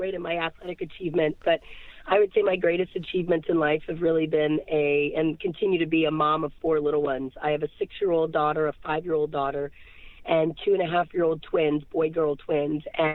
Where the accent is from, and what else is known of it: Silver Spring, Maryland, United States; born or raised there